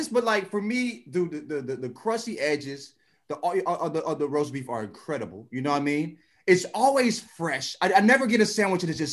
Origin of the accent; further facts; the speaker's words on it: St. Louis, Missouri, United States; Hell no. I'm from St. Louis, USA.